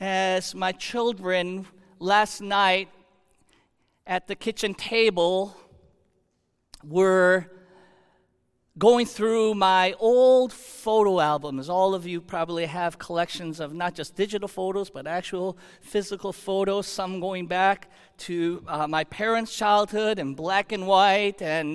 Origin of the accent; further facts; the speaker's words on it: Chicago, Illinois, United States; also born or lived in Philadelphia / Houston; now in Connecticut, United States; tracing back from growing up in Chicago and moving to the East Coast to Philadelphia and then down to the Deep South and Houston, Texas, back to Chicago, and now here in Connecticut.